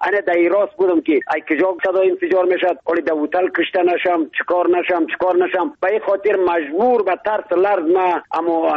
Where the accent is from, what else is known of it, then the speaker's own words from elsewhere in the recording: Badakhshan, Afghanistan; خودم پامیری هستم، از پامیری بدخشان افغانستان هستم